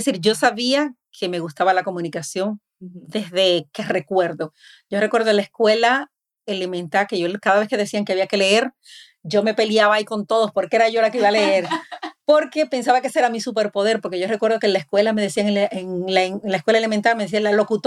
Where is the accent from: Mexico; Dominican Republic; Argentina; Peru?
Dominican Republic; moved away as an adult; now in United States; nosotras somos inmigrantes. Yo vine de la República Dominicana a la edad de 20 años a tratar de abrirme campo en el mundo norteamericano